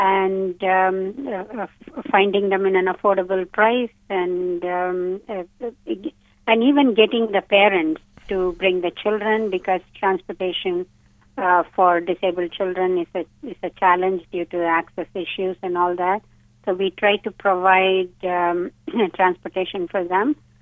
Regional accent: India; so we started this in India, where I'm from

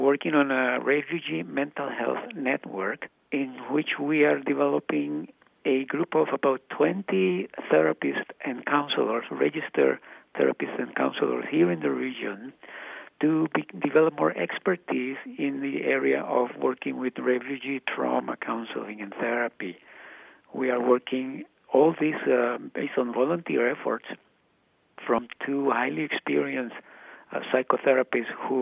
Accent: El Salvador; moved away as an adult; I came here as a refugee a long time ago. I'm originally from El Salvador, and I left as a government-sponsored refugee

